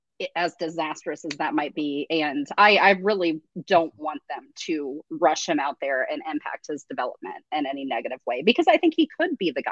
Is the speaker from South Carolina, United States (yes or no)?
no; Ohio, United States; I grew up in Ohio. I was spared for some reason becoming a Browns fan.